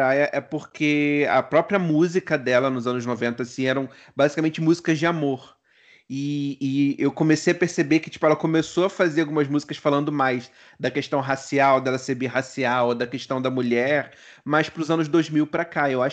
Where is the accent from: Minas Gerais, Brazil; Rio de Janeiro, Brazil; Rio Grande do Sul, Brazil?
Rio de Janeiro, Brazil; Niterói; Na minha terra tinha lona também, lá em São Gonça.